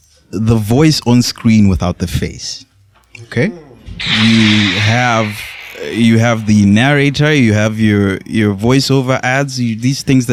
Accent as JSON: {"language": "English", "town": "Mau", "region": "Uttar Pradesh", "country": "India", "said": "Also, I'm from Mau."}